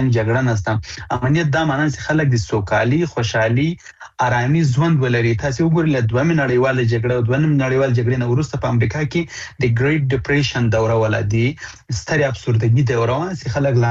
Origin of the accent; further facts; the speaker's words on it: Afghanistan; زه د افغانستان دی او بچی په صفت باندې د دې وطن دی اوسې